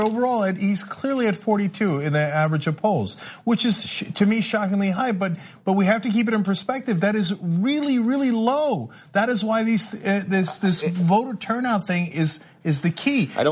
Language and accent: English; New Jersey, United States; I grew up in New Jersey. Yeah, you know, I was born to a Muslim family. I'm agnostic.